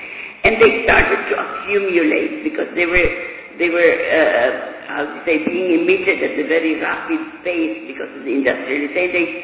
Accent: Philippines; English is a second language; The little introduction I have is that I am from the Philippines

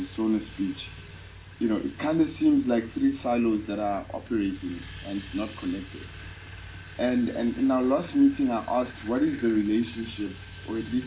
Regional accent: Eastern Cape, South Africa; the Eastern Cape, I'm from the Eastern Cape

